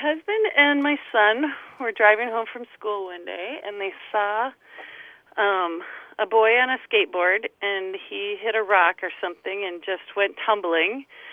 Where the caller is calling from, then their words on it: Menasha, Wisconsin, United States; I'm calling from Menasha, Wisconsin.